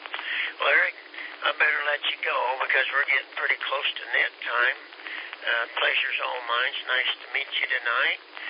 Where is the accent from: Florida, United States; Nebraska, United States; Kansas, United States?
Kansas, United States; now in Greer, United States; I'm from Kansas, so I'm a little slow. I've only been down here 14 years, so I should know my way around.